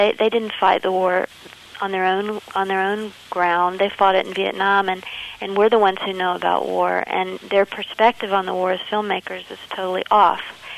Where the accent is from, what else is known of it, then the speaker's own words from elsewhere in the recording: United States; I often thought that they would be angry at me because I'm an American